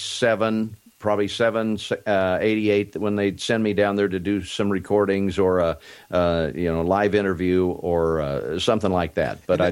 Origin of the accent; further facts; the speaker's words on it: Kansas, United States; I grew up in South Central Kansas.